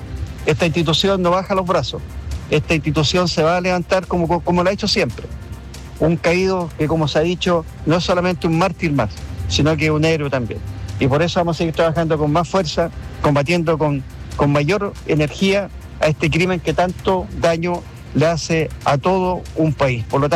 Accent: Chile; esta bonita sociedad que somos todos los chilenos, no merecemos esto

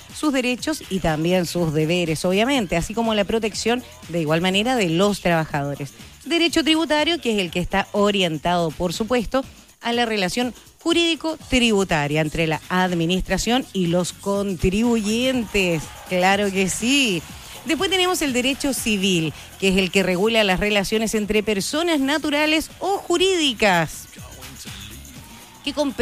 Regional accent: Chile; Nosotros obviamente como chilenos tenemos otra fecha.

